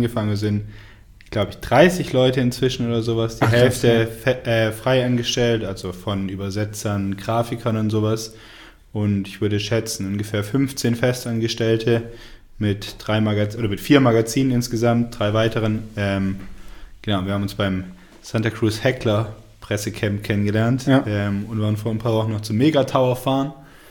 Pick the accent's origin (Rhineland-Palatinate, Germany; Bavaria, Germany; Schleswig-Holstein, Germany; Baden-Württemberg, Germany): Baden-Württemberg, Germany; Tübingen; ich bin 27 Jahre alt. Ich komme ursprünglich aus Tübingen, also nicht weit von hier, 45 Minuten.